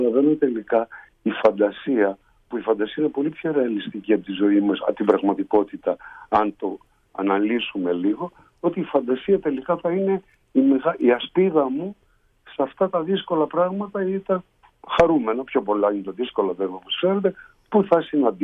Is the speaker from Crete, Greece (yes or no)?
no; Kasos, South Aegean, Greece; also born or lived in Egypt; εγώ γεννήθηκα στην Αίγυπτο και μεγάλωσα σε ένα μικρό νησί των Δωδεκανήσων που λέγεται Κάσος, ένα πολύ